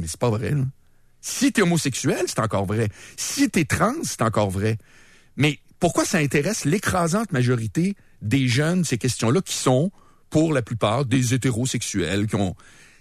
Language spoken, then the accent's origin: French; Charlesbourg, Quebec, Canada; je viens de Charlebourg, puis grand-père vient de Saint-Tite. Tu peux pas avoir plus catholique blanc la patente.